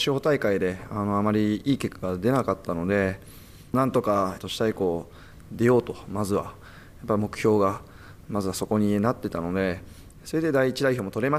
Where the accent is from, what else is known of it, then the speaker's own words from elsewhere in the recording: Fukuoka, Japan; 地元の福岡の八幡南高校っていうところなんですけど、そこで監督してまして